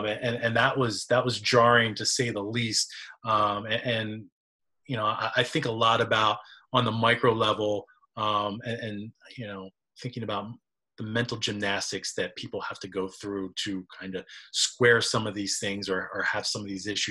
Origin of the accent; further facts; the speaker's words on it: Baltimore, Maryland, United States; it's folks that I'm talking to, you know, in Baltimore, in my hometown.